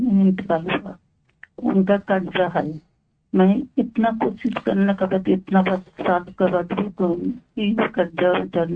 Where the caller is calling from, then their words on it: United States; Urdu is a second language; امریکہ سے.